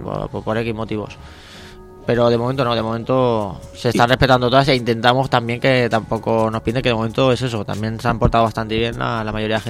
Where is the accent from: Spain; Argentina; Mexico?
Spain; Catalonia; Nosotros somos catalanes y incluso la radio también la hacemos en castellano